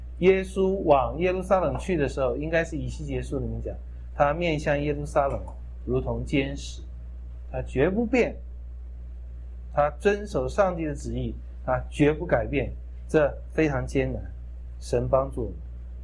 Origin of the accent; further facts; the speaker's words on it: China; 所以我们中国人讲学问是很重要。